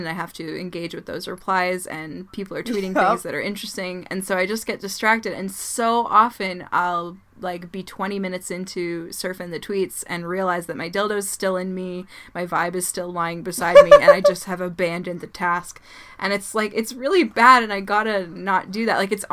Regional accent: Toronto, Ontario, Canada; I am lucky enough to have had 3 really great ones in my hometown. 2 of them are not around anymore, but we have in Toronto Good For Her, Come As You Are, and Red Tent Sisters.

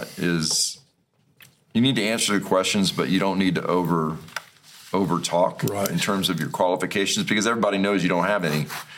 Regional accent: South Carolina, United States; singer's from Boston, and I was from South Carolina.

